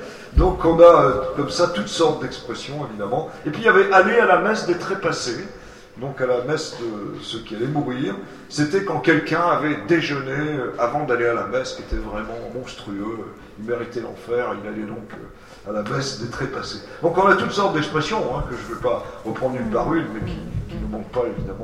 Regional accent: Vichy, Auvergne-Rhône-Alpes, France; Mon enfance s'est très mal passée, puisque j'ai passé mon enfance à Vichy.

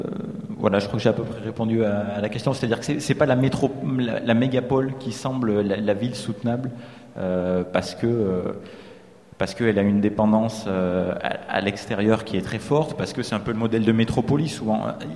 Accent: Aurillac, Auvergne-Rhône-Alpes, France; en tant qu'Antalien, je viens d'Aurillac. C'est une agglo de 50 000 habitants. C'est pas un village, quand même.

